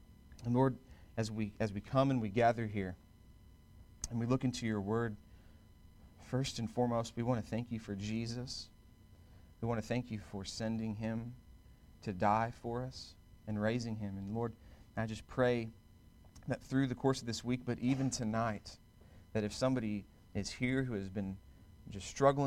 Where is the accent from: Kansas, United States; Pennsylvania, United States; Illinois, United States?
Kansas, United States; Wichita; I grew up in Wichita, Kansas, and I have a buddy up there.